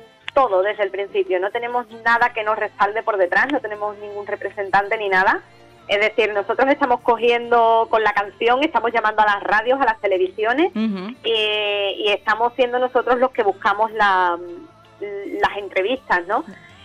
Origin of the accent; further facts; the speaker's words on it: Conil, Andalusia, Spain; Conil ya de por sí que es un pueblo, no porque sea mi pueblo, pero la gente es súper cariñosa